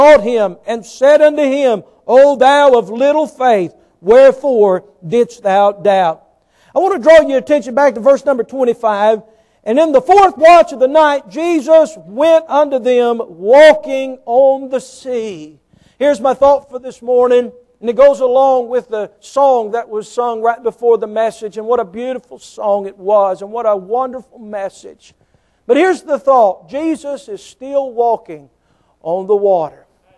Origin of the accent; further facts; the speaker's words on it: Louisiana, United States; Growing up in South Louisiana, of course, we're accustomed to storms.